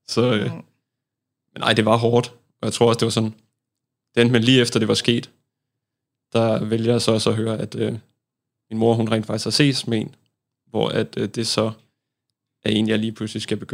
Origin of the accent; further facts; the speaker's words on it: Odense, Region of Southern Denmark, Denmark; Jamen, som sagt, så er jeg vokset op i Odense med min mor og far.